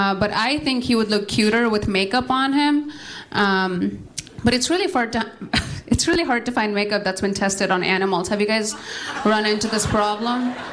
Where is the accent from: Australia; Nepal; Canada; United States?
Nepal; I grew up in Nepal. I went to an all-girl Catholic boarding school in Nepal, which is a school full of Hindu children and extremely Catholic nuns.